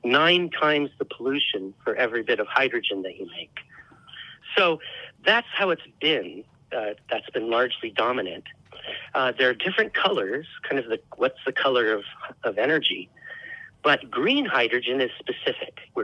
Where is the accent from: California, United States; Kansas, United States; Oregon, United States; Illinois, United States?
Oregon, United States; Portland; Portland, Oregon.